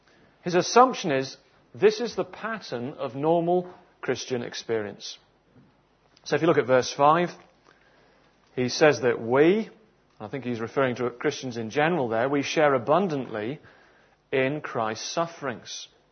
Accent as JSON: {"language": "English", "region": "England", "country": "United Kingdom", "said": "Maybe it's the sort of stereotypical stiff upper lip, if we're English people."}